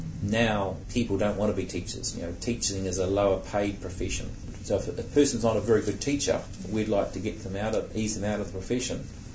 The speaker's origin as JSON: {"language": "English", "region": "Auckland", "country": "New Zealand", "tie": "born or raised there", "said": "when I grew up in Pepetoetoe, it was an average income suburb. It wasn't a rich suburb. It wasn't a poor suburb."}